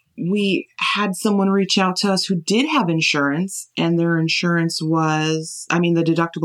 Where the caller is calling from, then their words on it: Warrior Run, Pennsylvania, United States; I'm joining you from my basement here we're in Warrior Run, Pennsylvania, which is not too far from Wilkes-Barre.